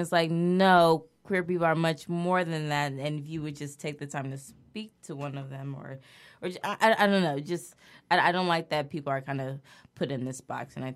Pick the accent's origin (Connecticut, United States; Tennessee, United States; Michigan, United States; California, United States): California, United States; now in New York, United States; I'm originally from California at the Bay.